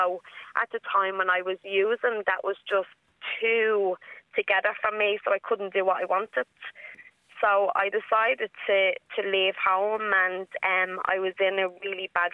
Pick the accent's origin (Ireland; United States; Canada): Ireland; Dublin, Leinster; now in Gorey, Ireland; I'm a Liberties girl. I'm living in Gorey at the moment, so I'm a Wexford girl now.